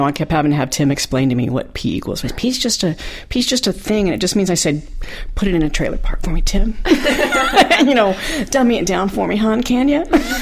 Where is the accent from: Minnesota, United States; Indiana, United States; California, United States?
Indiana, United States; Indianapolis; I am from Indianapolis.